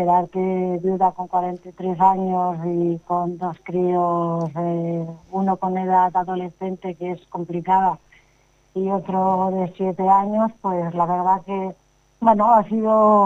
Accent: Roda, Catalonia, Spain; yo soy muy feliz aquí en mi pueblo. La verdad, mis padres así vinieron de Andalucía aquí a Cataluña y en especial aquí a Roda.

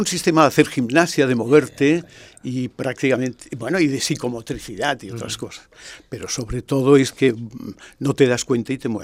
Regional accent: Barcelona, Catalonia, Spain; born there; Y yo nací en el barrio de Gracia

